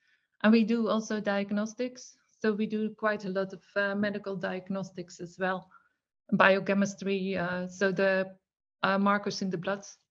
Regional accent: Netherlands; from the Netherlands.

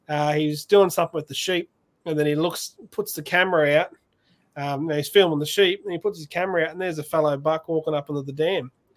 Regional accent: Australia; And I was just like, as an Australian hunter

